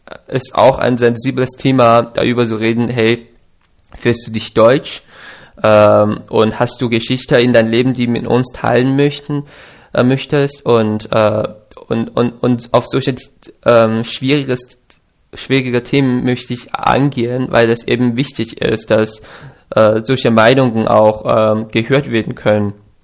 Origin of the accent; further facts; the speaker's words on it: China; born there; German is a second language; also born or lived in United States; Ich habe auch mein Abitur nicht in Deutschland geschrieben, sondern woanders. Ich bin in China geboren. Ich bin Asiater und ich habe lange Zeit in den USA gelebt. Da habe ich mein Abitur geschrieben